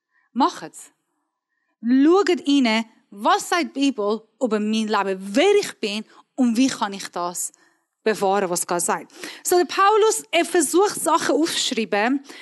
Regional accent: Iran; German is a second language; Ich bin Iranerin halt.

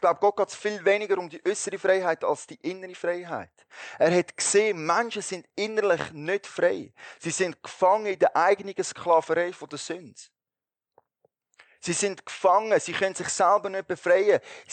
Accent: Switzerland; sind wir Schweizer ziemlich zuoberst auf der Liste

